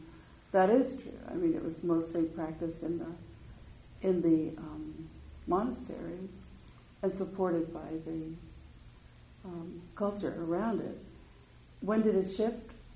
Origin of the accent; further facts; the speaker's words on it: Newton, Massachusetts, United States; Interesting to note that Timothy Leary lived on my street where I grew up in Newton.